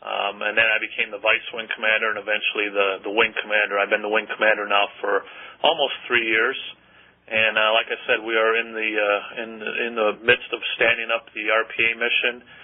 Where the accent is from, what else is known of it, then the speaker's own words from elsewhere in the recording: Wisconsin, United States; I grew up in Wisconsin, and I always wanted to fly since as old as I can remember, probably 4 or 5 years old.